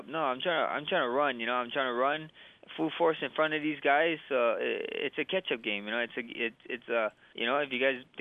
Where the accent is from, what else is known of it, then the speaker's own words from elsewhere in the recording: Hawaii, United States; I'm eating because Hawaiians love food. And I'm Hawaiian Samoan, and that's like a bad mixture, you know.